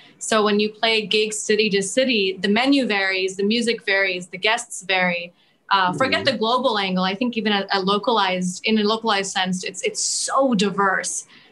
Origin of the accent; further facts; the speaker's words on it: East India, India; And I myself, I'm from East India, so I sing Odia songs when I'm in Odisha.